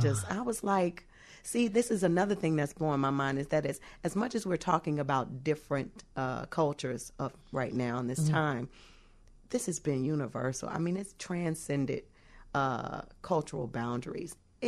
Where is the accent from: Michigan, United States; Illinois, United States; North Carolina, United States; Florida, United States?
Illinois, United States; Chicago; I grew up on 79th and State.